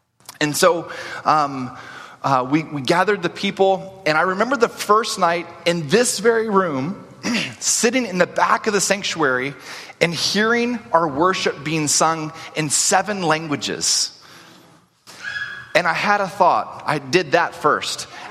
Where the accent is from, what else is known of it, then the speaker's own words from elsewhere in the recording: United States; I, as an American, can go to a place and begin working, sure.